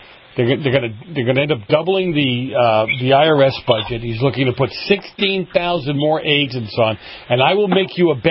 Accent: Boston, Massachusetts, United States; I come from Boston, so I'm looking at all this stuff.

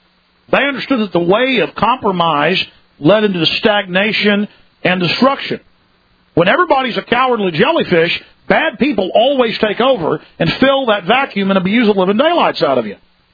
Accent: Dallas, Texas, United States; now in Austin, United States; that happened a few times growing up in Dallas. Things were pretty rough back then. A lot rougher than they are here in Austin, I know that.

